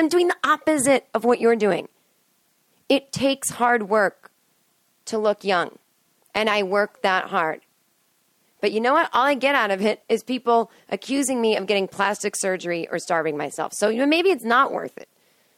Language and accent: English; Massachusetts, United States; I remember thinking one time growing up in Massachusetts in the winter, the power went out.